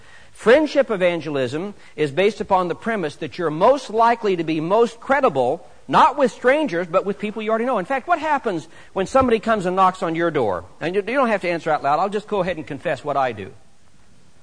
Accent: Northeast, United States; I don't know if people, if that's because I'm from the Northeast

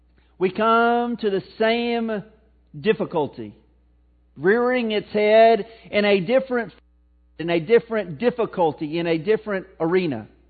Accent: Missouri, United States; accent: Missouri; And I'm here to tell you that, in my Missouri accent, that ain't healthy.

